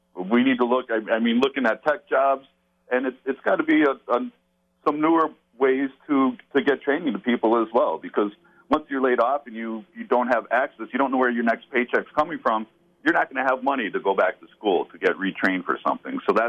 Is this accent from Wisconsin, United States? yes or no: yes; Caledonia, Wisconsin, United States; I'm from Caledonia, the other end of the district, but Janesville is in the district.